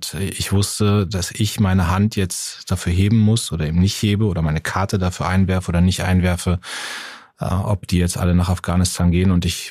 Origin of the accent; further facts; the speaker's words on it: Munster, Lower Saxony, Germany; also born or lived in Soltau; ich bin in Munster geboren, also ich bin in Soltau geboren, im Krankenhaus, aber in Munster aufgewachsen, habe da mein Abitur gemacht, lebe da auch immer noch, bin da jede freie Minute.